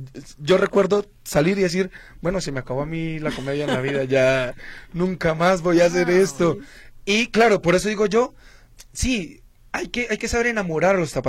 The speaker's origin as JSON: {"language": "Spanish", "country": "Colombia", "moved": "yes", "lives_now": "Guadalajara, Mexico", "said": "Yo soy colombiano."}